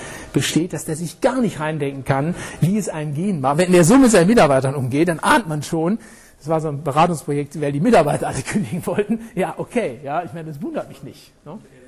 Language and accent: German; Rhineland, Germany; Ich bin Rheinländer, wir können um Karneval lachen.